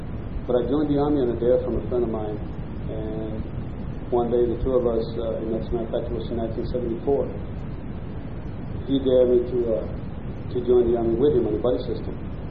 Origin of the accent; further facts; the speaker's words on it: Puerto Rico; born there; Yes, I was. I was born in Puerto Rico. That makes me a naturalized citizen.